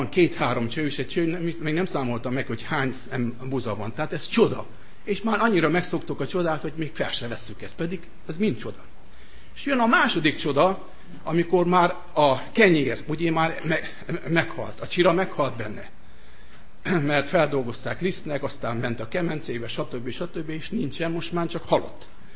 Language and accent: Hungarian; Satu Mare, Satu Mare County, Romania; Hát én is városi gyerek voltam, és városban nőttem fel, de németiben, vagyis németi részben, ahol gazdálkodók voltak.